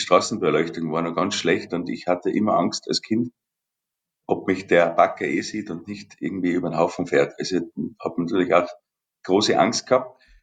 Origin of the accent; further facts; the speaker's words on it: Waidring, Tyrol, Austria; Ich bin in Weidring aufgewachsen